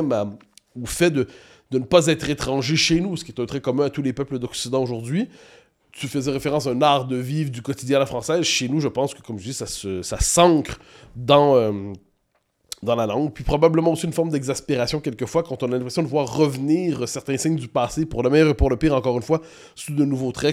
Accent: Quebec, Canada; accent: Quebec; eh bien, on s'entête, ensuite on le parle avec notre accent. Moi, autant les anglicismes m'exaspèrent, autant l'accent québécois, je le trouve merveilleux.

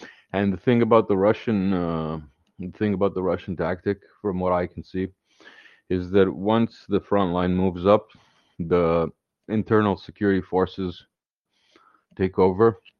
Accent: Kuwait; I grew up in Kuwait for a while, and that gives me kind of an interesting perspective on the Kuwait issue.

